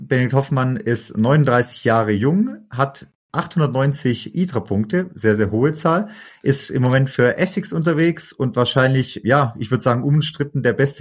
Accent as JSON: {"language": "German", "town": "Villingen-Schwenningen", "region": "Baden-Württemberg", "country": "Germany", "said": "ich komme ja aus Villingen-Schwenningen"}